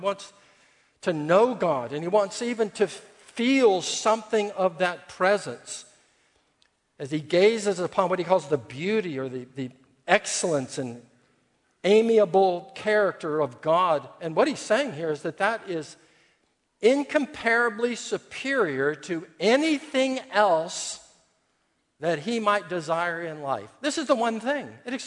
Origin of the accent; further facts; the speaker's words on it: Los Angeles, California, United States; That's right, I was brought up in Los Angeles.